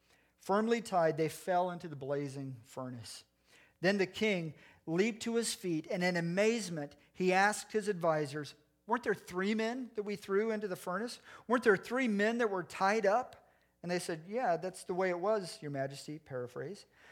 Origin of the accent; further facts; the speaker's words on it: the South, United States; the way that we did growing up in the South